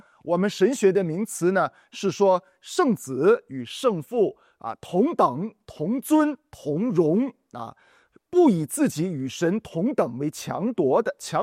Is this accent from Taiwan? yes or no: no; China; 因为按照我们中国人的文化的观念，父亲是比较高的